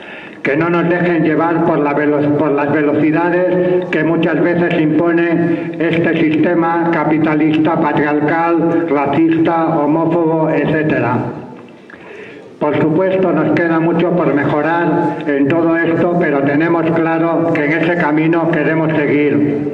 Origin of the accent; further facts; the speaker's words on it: Basque Country, Spain; Como digo, vengo del País Vasco, una lucha también que está situada en el Estado español.